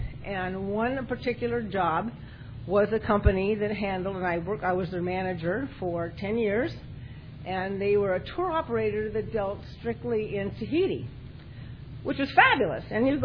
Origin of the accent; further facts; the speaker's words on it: Torrance, California, United States; I'm from Torrance.